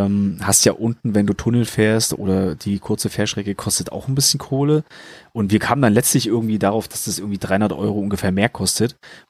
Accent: Giessen, Hesse, Germany; ich komme aus Gießen, ich musste von Gießen erstmal bis nach Frankreich da runter

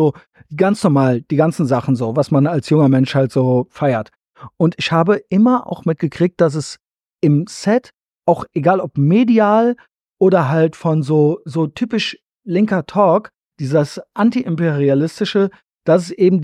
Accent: Germany; Und natürlich komme ich aus Deutschland, das spielt auch eine große Rolle.

